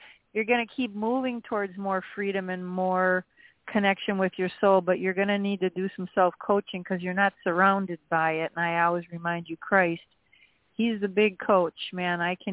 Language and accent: English; Wisconsin, United States; I grew up in Wisconsin where we had the big variations in the weather.